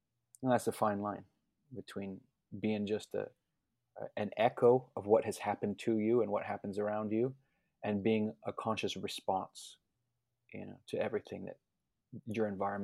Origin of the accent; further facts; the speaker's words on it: Miami, Florida, United States; You know, I was born and raised in Miami, which behind the veil of metropolis is actually a very rich natural landscape.